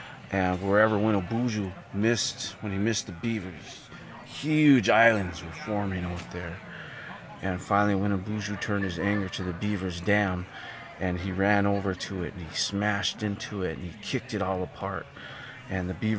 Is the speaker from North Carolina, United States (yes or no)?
no; Wisconsin, United States; I come from the Red Cliff Band of Lake Superior Chippewa. … I'm from the Eagle Clan.